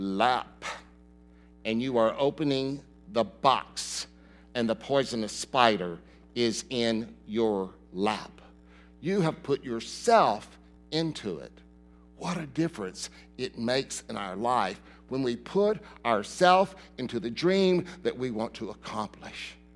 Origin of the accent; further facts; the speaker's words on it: the South, United States; Many of you might have lived through the civil rights in the 50s and the 60s. I did, growing up in the South.